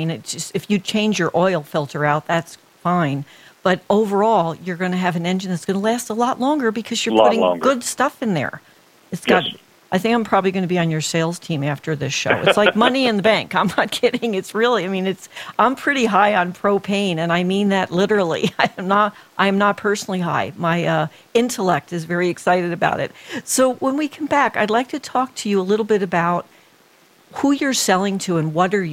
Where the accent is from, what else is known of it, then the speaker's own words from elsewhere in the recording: New Jersey, United States; now in Tucson, United States; I grew up in New Jersey, and nobody wanted the job of filling the lawnmower